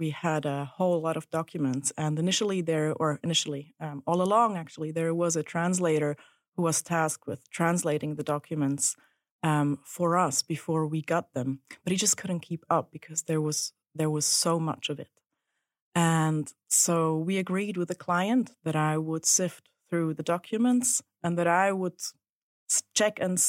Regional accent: Switzerland; also born or lived in Czech Republic; I am a dual citizen, Swiss and Slovak, but my father is from Czech Republic. And I was born in Switzerland and raised there. But I have, I would say, very, very close ties to the Czech Republic.

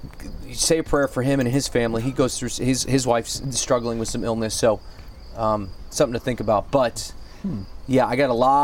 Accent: East Coast, United States; now in Indiana, United States; I'm from the East Coast, and when I moved to Indiana

